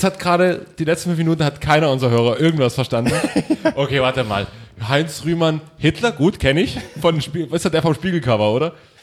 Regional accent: Saxony, Germany; Bei uns in Sachsen ist Moncherie.

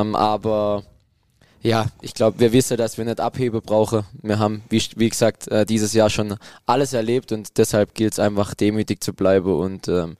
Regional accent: Baden-Württemberg, Germany; Mein Sehnsuchtsort, ja, ich muss schon sagen, das ist schon mein Heimatdorf. Ich bin mittlerweile hierher gezogen. Ich fühle mich auch extrem wohl, aber es kommt dann doch nichts über mein Dorf da oben im Schwarzwald, im Nirgendwo.

